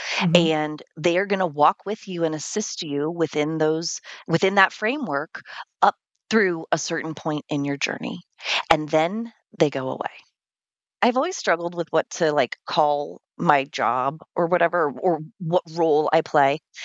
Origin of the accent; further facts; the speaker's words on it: Ireland; I'm Irish, so I've always had sort of a healthy relationship with death through my family.